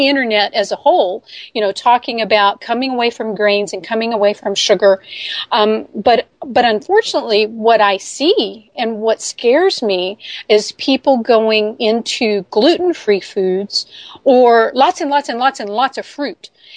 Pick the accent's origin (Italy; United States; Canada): United States; to me as an American, you already sound more intelligent because of your accent.